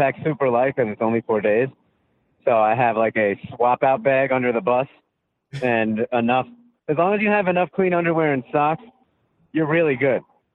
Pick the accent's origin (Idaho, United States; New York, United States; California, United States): New York, United States; And we're from New York, so anywhere we go, everybody's always like, oh, you're not from around here.